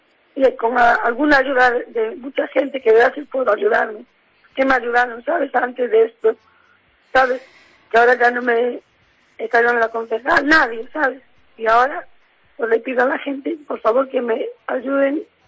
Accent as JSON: {"language": "Spanish", "town": "Ferrol", "region": "Galicia", "country": "Spain", "said": "porque soy de Ferrol, somos de Ferrol"}